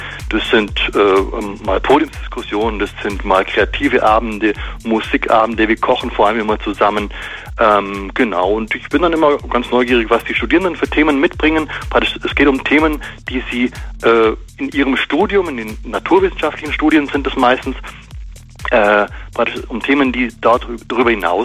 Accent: Bavaria, Germany; accent: Allgäu; Und dann habe ich mir das irgendwie abgewöhnt, dieses rollende R. Oder ist auch so ein Allgäuer Laut, aber ich kann es noch, wenn ich muss.

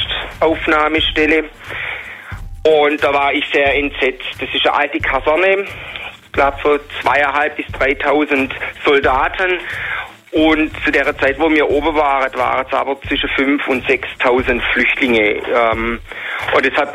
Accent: Rottweil, Baden-Württemberg, Germany; Also ich wohne in Rottweil, ich bin gebürtig aus Rottweil, wohne da, aber der Bischof hat mich ins obere Schlichemtal geschickt.

